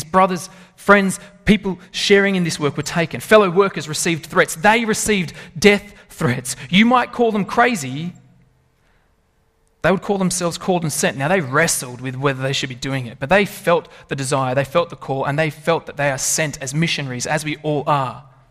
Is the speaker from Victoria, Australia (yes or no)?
no; Lithgow, New South Wales, Australia; I'm from Lithgow, so it's not a surprise.